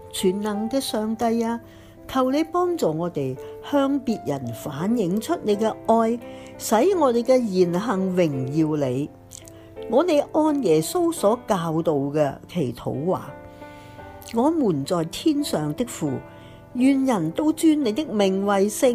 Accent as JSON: {"language": "Chinese", "country": "Indonesia", "said": "我是一个印尼人，基督徒在我的国家是很少数的"}